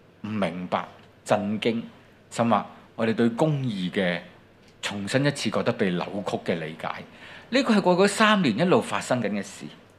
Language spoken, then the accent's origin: Chinese; Hong Kong; 其实这个何尝不像我们香港人在过去几年的经历